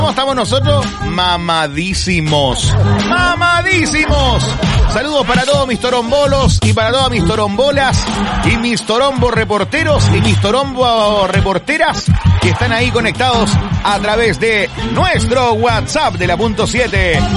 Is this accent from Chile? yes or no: yes; Cauquenes, Maule, Chile; yo soy cauquenino de Cauquenes, de allá vengo yo, soy, de hecho estoy emprestado por aquí, me trajeron para acá.